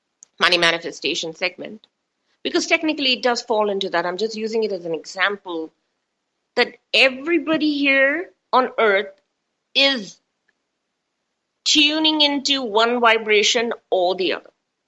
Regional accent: India; born there; I was born in India in a wonderfully progressive family and went to the highest school, private school, had a really nice childhood, amazing childhood

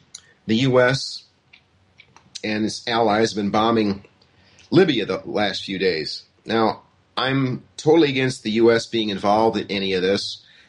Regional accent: United States; I'm an American who actually knows world geography.

